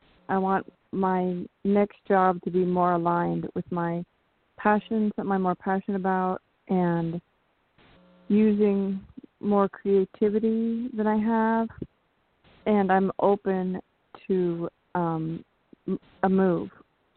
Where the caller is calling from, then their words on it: California, United States; Yeah, this is … from California, Smoky, California.